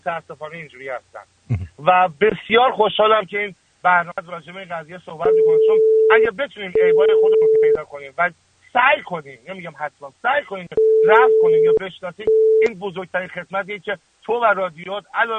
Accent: Iran; ما ایرانی هستیم.

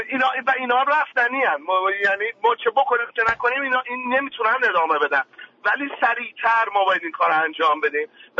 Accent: Iran; ما ایرانی هستیم، نباید اسممون اسمای خارجی باشه

